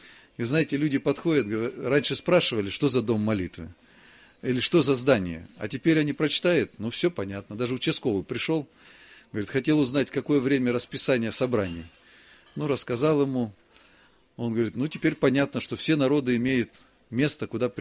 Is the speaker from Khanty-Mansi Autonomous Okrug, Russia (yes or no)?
yes; Nizhnevartovsk, Khanty-Mansi Autonomous Okrug, Russia; Приехал я из Нижневартовска, это север Тюменской области.